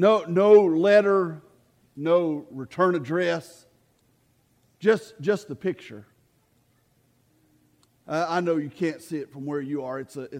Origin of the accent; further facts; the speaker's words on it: Clearwater, United States; born there; When I was born in Clearwater but never lived there, I got adopted when I was just a baby.